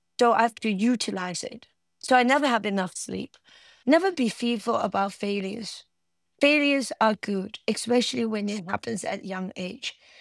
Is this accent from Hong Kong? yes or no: yes; Hong Kong; I grew up in Hong Kong, where we were not taught about Chinese culture.